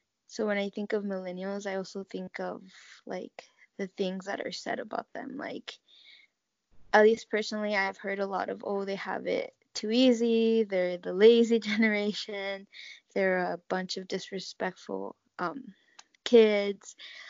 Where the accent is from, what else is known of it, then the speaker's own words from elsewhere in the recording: Yakima, Washington, United States; I'm from Yakima, Washington, which is like 2.5 hours from Seattle.